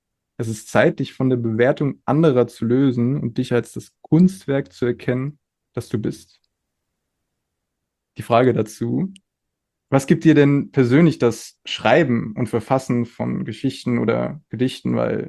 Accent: Rhineland-Palatinate, Germany; wir kommen ja auch beide aus der Nähe von Mainz und haben beide auch in Mainz studiert.

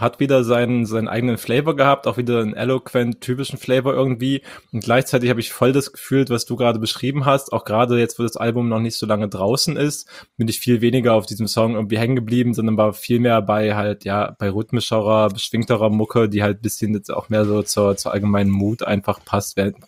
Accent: East Germany, Germany; ich komme aus dem Osten

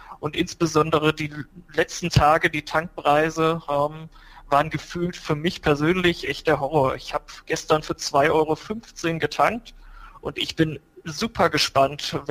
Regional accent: Schwelm, North Rhine-Westphalia, Germany; born there; now in Frankfurt am Main, Germany; ich wohne in Frankfurt am Main, komme ursprünglich jedoch aus dem Geschäftsgebiet der VR Bank Hessenland. Ich bin gebürtiger Schwelmer.

